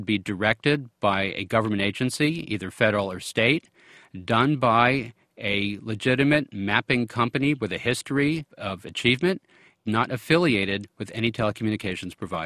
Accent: Maryland, United States; I worked with a state legislator in my home state of Maryland to get a broadband mapping bill done a couple of years ago

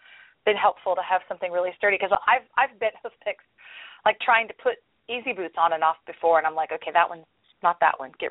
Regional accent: Missouri, United States; like I grew up in Missouri, and I can remember that I loved the snow, but I hated the melt

